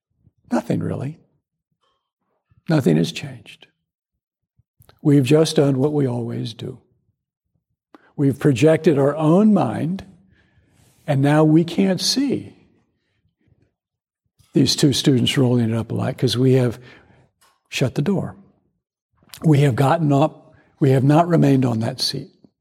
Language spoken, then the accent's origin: English; the South, United States; And I grew up in the South where there was a very clear demarcation of high and low, right?